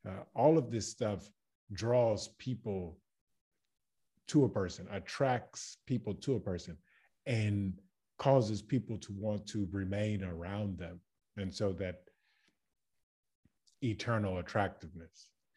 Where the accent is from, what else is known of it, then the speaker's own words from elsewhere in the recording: Baton Rouge, Louisiana, United States; I'm from Baton Rouge, Louisiana.